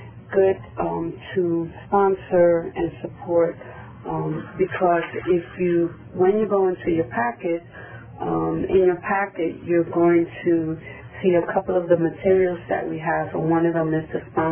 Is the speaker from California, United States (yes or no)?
no; Kingston, New York, United States; but more because I am from Kingston